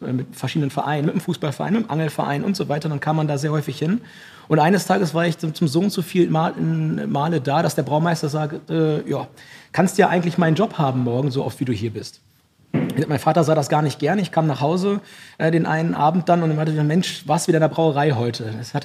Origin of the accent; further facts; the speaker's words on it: Lower Saxony, Germany; Ich komme aus dem Weserbergland. Ich komme aus dem einzigen Ort in Deutschland, der in jede Himmelsrichtung 1 Stunde bis zur Autobahn hat. Das ist Befahn, beziehungsweise Holzminden ist die Kreisstadt dazu.